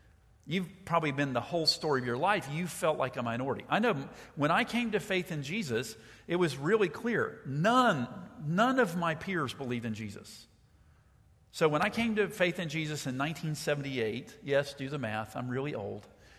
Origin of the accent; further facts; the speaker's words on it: Charleston, United States; Where I grew up in Charleston, very secular, very secular.